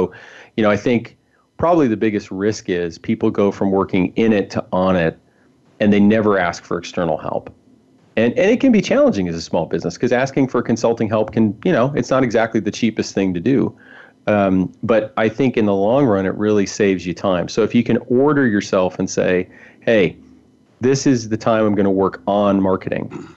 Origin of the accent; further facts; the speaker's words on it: Chicago, Illinois, United States; I grew up in Chicago, Irish Catholic